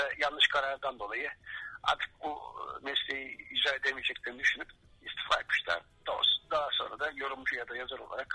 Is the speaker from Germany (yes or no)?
no; Bursa, Turkey; Yani benim çocukluğum Bursa'da geçti ve Bursa'nın tarihini bilirim.